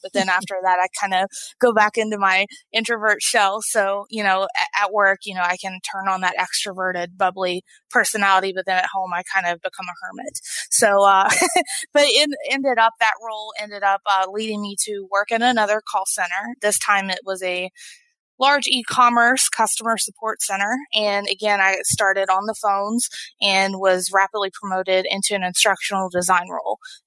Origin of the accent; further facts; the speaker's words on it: Kentucky, United States; So I moved back home. I'm originally from Eastern Kentucky. I moved back in with my parents